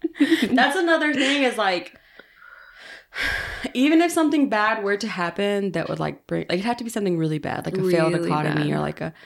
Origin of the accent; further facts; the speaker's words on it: Austin, Texas, United States; when I was growing up in Austin